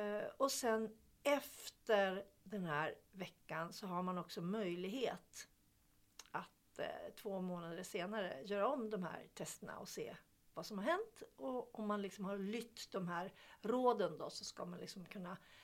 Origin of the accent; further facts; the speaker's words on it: Sweden; Nej, jag är svensk, möjligen finsk anfader eller något.